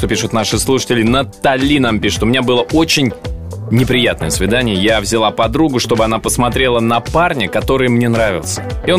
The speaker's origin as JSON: {"language": "Russian", "region": "Siberia", "country": "Russia", "tie": "born or raised there", "said": "так я не мерзла никогда в жизни, хотя я родом из Сибири"}